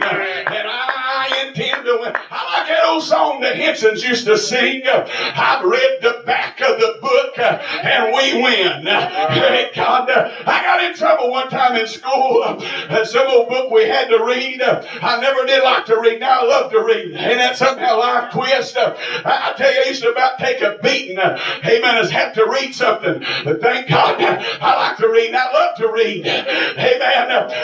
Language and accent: English; Gilbert, West Virginia, United States; I'm from Gilbert, West Virginia. I've come a long ways too, baby.